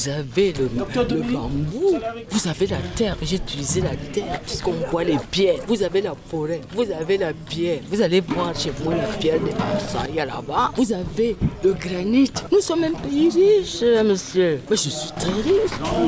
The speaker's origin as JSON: {"language": "French", "country": "Cameroon", "said": "je suis des peuples de la forêt. C'est moi, je me sens à l'aise, je suis camerounaise de la forêt."}